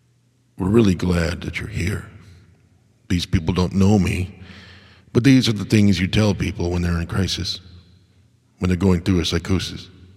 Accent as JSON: {"language": "English", "country": "United States", "said": "Or maybe now, as an American, maybe we need to heal as a country"}